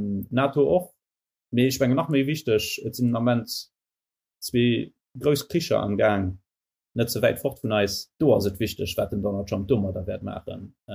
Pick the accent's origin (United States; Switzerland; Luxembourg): United States; Frustration, die ein Hai hört als Amerikaner, erstens mal als Journalist